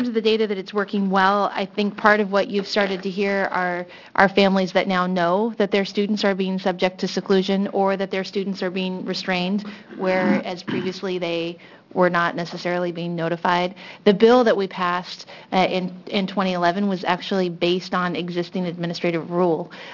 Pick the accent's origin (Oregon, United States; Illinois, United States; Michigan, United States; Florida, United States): Oregon, United States; Corvallis; I'm from Corvallis and Philomath, House District 16, State Representative.